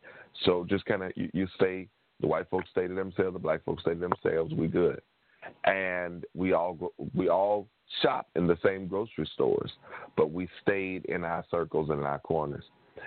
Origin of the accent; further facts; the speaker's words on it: Mississippi, United States; I grew up born and raised in Mississippi, so I knew segregation all of my life.